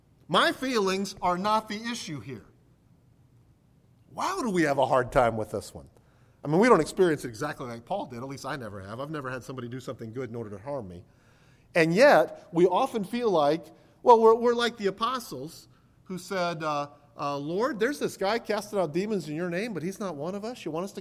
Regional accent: Virginia Beach, Virginia, United States; when I was growing up in Virginia Beach, there was like an independent Baptist church in every neighborhood.

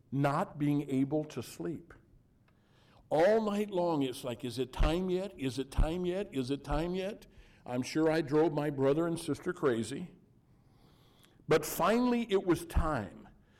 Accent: Illinois, United States; I grew up in Southern Illinois in the hills. And from down where our farm was, you had to walk out about a half a mile to get up to the bus.

